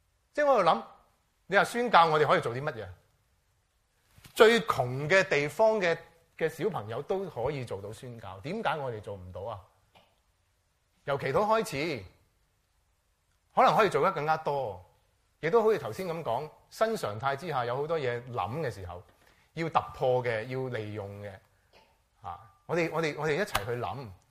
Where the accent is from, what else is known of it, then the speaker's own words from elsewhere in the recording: China; 我哋中國人都係咁樣信主，